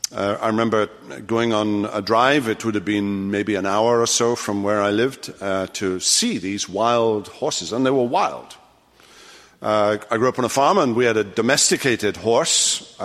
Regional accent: Wales, United Kingdom; Believe it or not, I wasn't raised in Wyoming or Montana or anywhere like that. I was raised in West Wales.

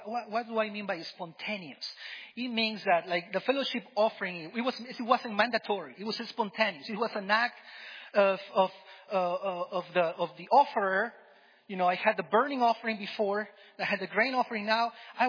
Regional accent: Peru; I remember when I was growing up in Peru, every year we had English camp.

